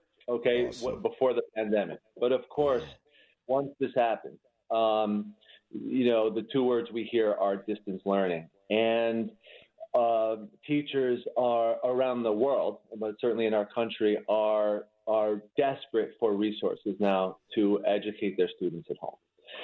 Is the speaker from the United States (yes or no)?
yes; New York, United States; but New York is my home state. And of course, I would be honored to have the program in New York as well.